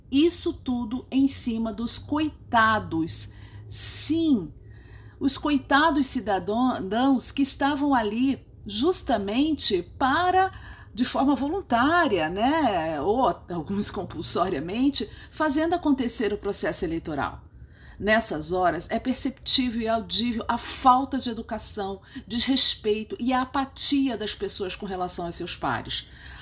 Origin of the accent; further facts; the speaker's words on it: Rio de Janeiro, Brazil; como boa carioca, legítima carioca que ama a sua cidade